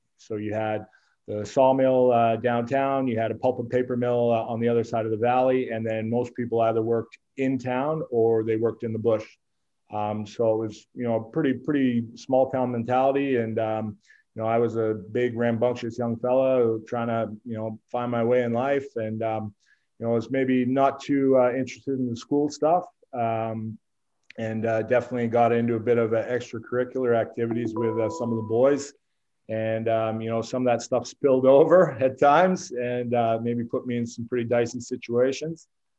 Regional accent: Squamish, British Columbia, Canada; also born or lived in Winnipeg; I was only in Winnipeg for a couple of weeks after I was born and my parents moved out west. Growing up in Squamish back in the 80s, it was very different to what it is now.

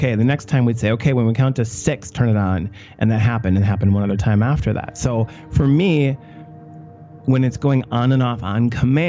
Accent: Milwaukee, Wisconsin, United States; I'm from Milwaukee. I love Milwaukee, and I want to put Milwaukee in as many of my films and TV shows as I can because it's a beautiful city.

